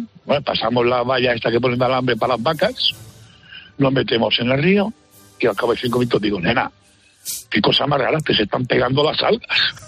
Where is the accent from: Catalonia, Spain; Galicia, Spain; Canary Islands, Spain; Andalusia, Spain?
Catalonia, Spain; yo soy de aquí de Barcelona, un pueblecito que está a unos 20 kilómetros